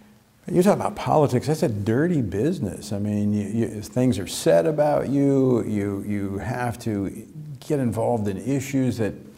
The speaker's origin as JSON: {"language": "English", "region": "Oklahoma", "country": "United States", "tie": "born or raised there", "said": "I grew up in Oklahoma, of course, the other side of the state."}